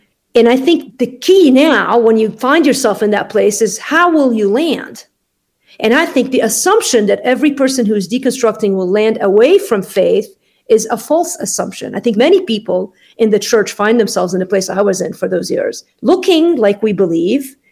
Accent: Lebanon; I grew up in Lebanon. I go and serve with Syrian refugees now.

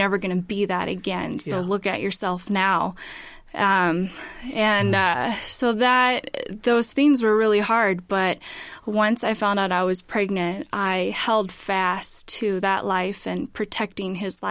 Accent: Philippines; born there; I grew up in an Assemblies of God pastor home. I was adopted from the Philippines.

